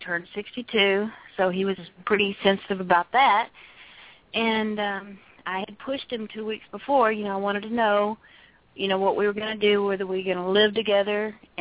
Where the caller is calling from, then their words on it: Texas, United States; from Galveston Bay.